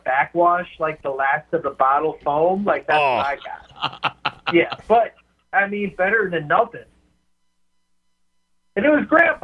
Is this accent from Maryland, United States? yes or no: no; West Bend, Wisconsin, United States; When I was probably late elementary school, like fourth or fifth grade, I grew up in West Bend, and the West Bend Senior Center would always have bus trips to the Brewer games.